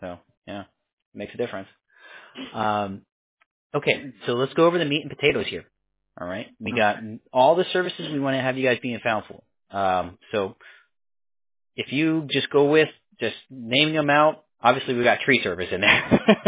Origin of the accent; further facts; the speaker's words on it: New York, United States; born there; I was born in New York.